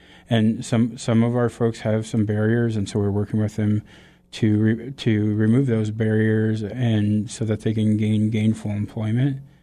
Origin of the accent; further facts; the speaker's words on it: Kasaan, Alaska, United States; I grew up in the village of Kisan, one of two Haida villages, and it's on Prince of Wales Island.